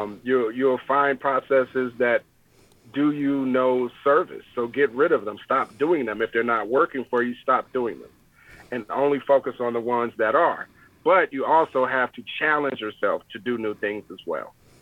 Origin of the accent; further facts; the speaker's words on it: Illinois, United States; growing up in the Midwest, you know, we're up near Chicago.